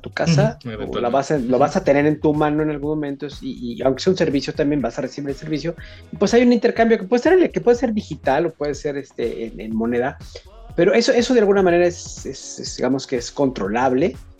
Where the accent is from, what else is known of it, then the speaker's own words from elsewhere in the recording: Mexico; Oye, sí, yo soy mexicano, somos mexicanos